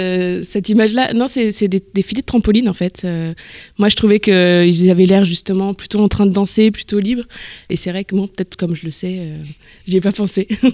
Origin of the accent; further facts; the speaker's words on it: France; Moi, j'ai grandi en France et il n'y avait pas cette ouverture d'esprit.